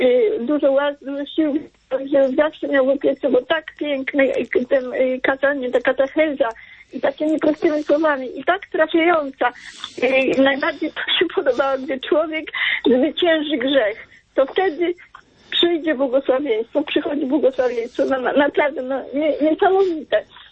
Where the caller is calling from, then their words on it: Legnica, Lower Silesian Voivodeship, Poland; Ja z Legnicy